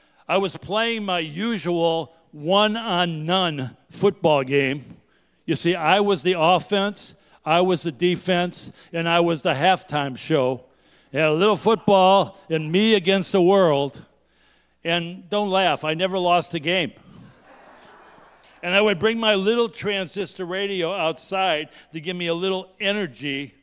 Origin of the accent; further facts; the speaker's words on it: Detroit, Michigan, United States; 12 years old, Catholic, a sports fan, growing up in Detroit